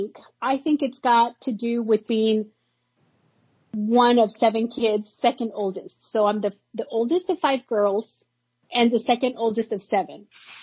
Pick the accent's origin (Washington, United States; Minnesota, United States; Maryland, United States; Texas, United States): Washington, United States; moved away as an adult; now in San Diego, United States; So, well, I grew up in Washington State. I probably spent, let's see, my first 25 years in Washington State.